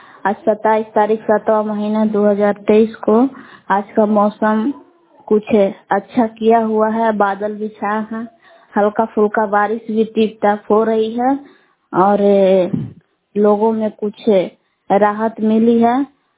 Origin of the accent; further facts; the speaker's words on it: Bilav, Bihar, India; ग्राम बिलाव जिला कैमूर भगुआ के निवासी हूँ।